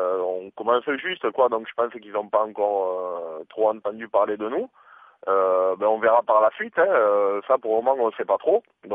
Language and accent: French; Occitanie, France; On est originaires tous les deux de l'Aveyron